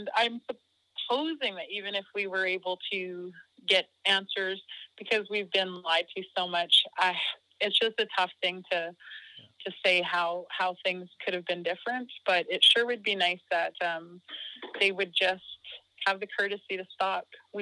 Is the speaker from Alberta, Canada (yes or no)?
no; British Columbia, Canada; I come from the Laksamisu clan, which is killer whale fireweed, and I am Wet'suwet'en, and I am one of the caretakers of the area in question